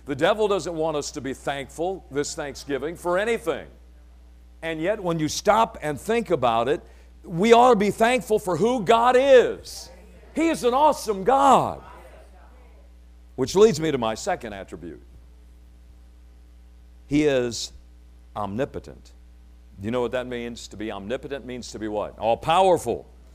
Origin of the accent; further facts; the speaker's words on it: Detroit, Michigan, United States; Growing up in Detroit, listen, my mother walked me to the bus stop.